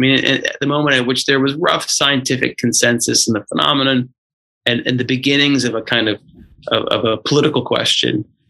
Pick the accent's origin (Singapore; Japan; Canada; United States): United States; Houston, Texas; moved away; I mean, I'm born and raised in Houston, so I'm a Houstonian.